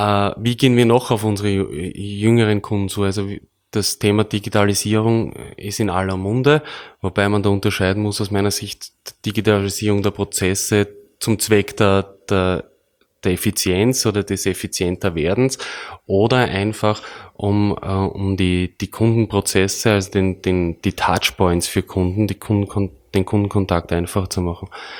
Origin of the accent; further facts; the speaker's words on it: Burgenland, Austria; worauf wir als Burgenländer